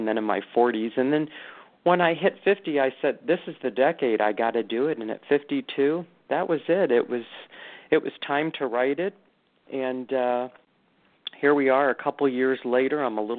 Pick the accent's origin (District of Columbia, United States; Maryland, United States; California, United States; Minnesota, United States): District of Columbia, United States; Washington; now in Chicago, United States; I grew up on the East Coast in the Washington, D.C. area, and I went to school in the Midwest and ended up coming to Chicago and staying here.